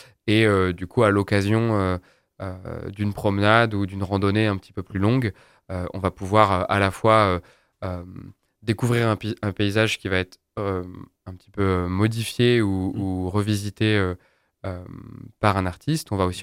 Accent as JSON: {"language": "French", "region": "Auvergne-Rhône-Alpes", "country": "France", "tie": "born or raised there", "said": "Je suis originaire d'ici. Mm-hmm. J'ai grandi dans les Combrailles."}